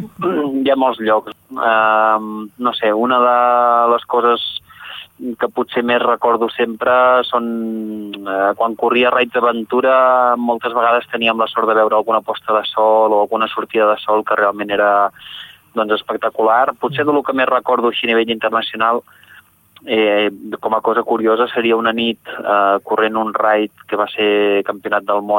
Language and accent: Catalan; Anglès, Catalonia, Spain; jo soc nascut a Anglès, un poble de la província de Girona, i la veritat és que és un poble que ha envoltat de muntanyes.